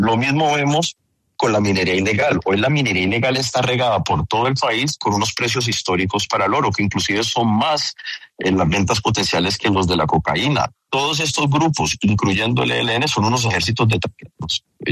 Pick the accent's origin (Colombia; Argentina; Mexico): Colombia; como los colombianos ya sabemos perfectamente bien